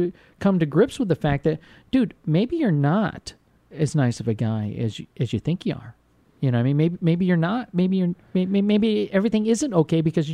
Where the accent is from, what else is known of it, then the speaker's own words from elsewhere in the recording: Vermont, United States; I'm from Vermont, man. I'm a hunter. I'm a fisher.